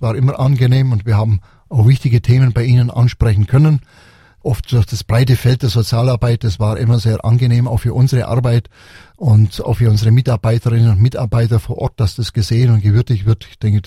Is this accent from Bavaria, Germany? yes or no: yes; Augsburg, Bavaria, Germany; in Augsburg, meiner Heimatstadt, will ich mich da engagieren.